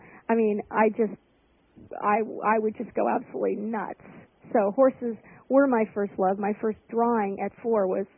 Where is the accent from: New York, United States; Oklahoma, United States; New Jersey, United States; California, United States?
California, United States; I grew up in Southern California, and I didn't have any opportunities to be around horses